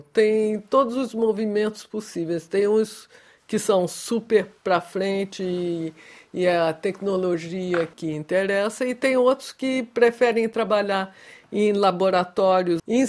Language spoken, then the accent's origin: Portuguese; Brazil; Eu cresci no Brasil.